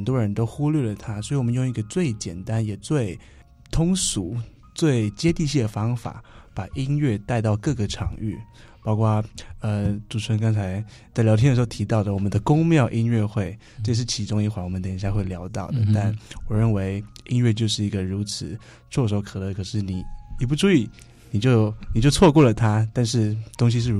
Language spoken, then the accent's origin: Chinese; Changhua, Changhua County, Taiwan; 我从小到大长大的地方其实我都没有搬过家，我就是在彰化市八卦山下长大的。